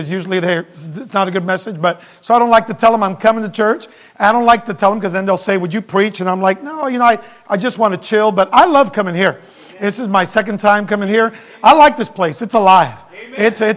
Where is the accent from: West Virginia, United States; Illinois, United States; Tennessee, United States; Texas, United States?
Illinois, United States; Chicago; also born or lived in Puerto Rico; I was born in Puerto Rico, but I don't want to scare you. I am legal, okay? Puerto Rico's a territory of the United States, and my parents moved here when I was about 4 years old. They moved to Chicago